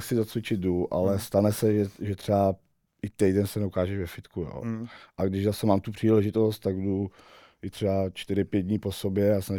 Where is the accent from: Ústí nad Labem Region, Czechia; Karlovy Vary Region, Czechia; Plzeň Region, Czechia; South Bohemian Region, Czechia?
South Bohemian Region, Czechia; Třeba já jsem asi z Jižní Čech a jezdíme Chebsko, Karlovarsko a tam nabízíme služby s těma traktorama.